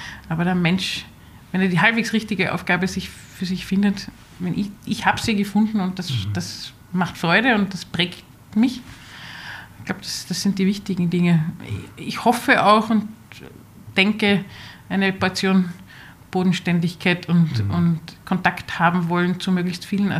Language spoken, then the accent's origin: German; Austria; Wir sind Österreicher